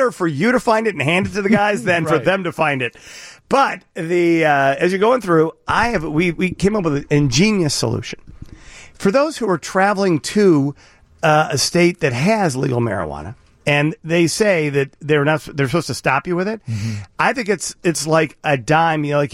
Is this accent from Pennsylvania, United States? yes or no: no; Chicago, Illinois, United States; But it's just, as a Chicagoan, it makes me happy.